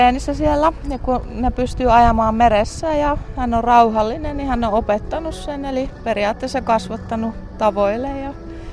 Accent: Pihtipudas, Central Finland, Finland; mä olin 6 vanha Pihtiputa, mä oon Pihtiputalta kotoisin

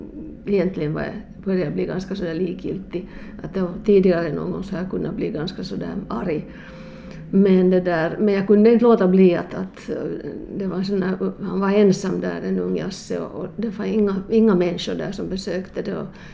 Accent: Vaasa, Ostrobothnia, Finland; för jag är hemma från Vasa

